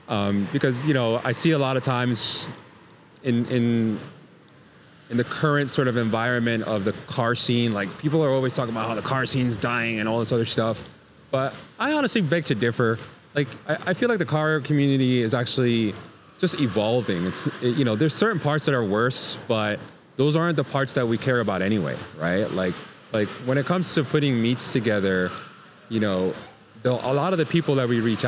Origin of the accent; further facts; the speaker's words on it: Bronx, New York, United States; but I'm born and raised in the Bronx.